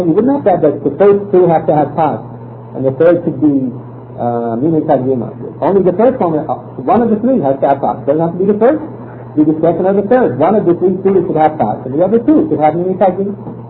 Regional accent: Israel; I'm from Israel.

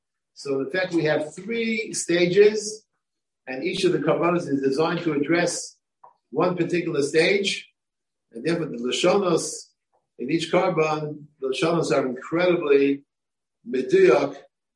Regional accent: Bronx, New York, United States; When I grew up in the Bronx, which is a borough

